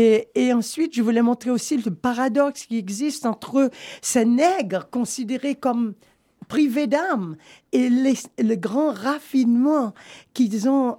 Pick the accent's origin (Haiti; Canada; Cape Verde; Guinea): Haiti; Port-au-Prince, Ouest; Oui, c'est vrai que Jacmel n'est pas ma ville d'origine. Je suis de Port-au-Prince